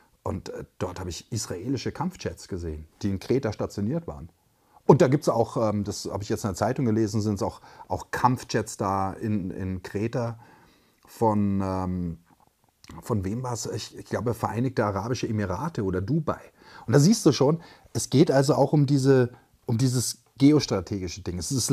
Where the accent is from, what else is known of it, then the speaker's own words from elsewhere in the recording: Germany; Und da ist auch die Frage, ob wir als Deutsche, wenn jetzt unser Außenminister dort am Vermitteln ist, ob wir überhaupt diese neutrale Position haben.